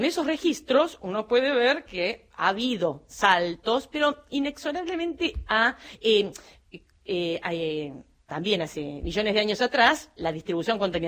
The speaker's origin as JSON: {"language": "Spanish", "town": "San Nicolás", "region": "Buenos Aires Province", "country": "Argentina", "tie": "born there", "said": "yo nací en San Nicolás, acá hace 200 kilómetros de acá"}